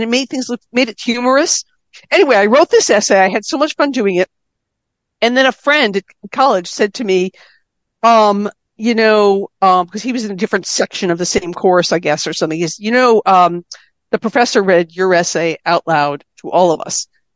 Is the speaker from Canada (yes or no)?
no; New Jersey, United States; born there; my parents were born and raised in New Jersey, and although I was born in New Jersey and started life there, we moved around up and down the East Coast bunch.